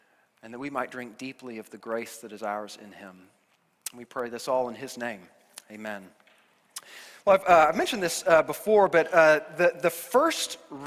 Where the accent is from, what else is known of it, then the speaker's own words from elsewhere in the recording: Kansas City, United States; And so I grew up in Kansas City, and it was quite a drive then from Kansas City all the way across Kansas to Estes Park.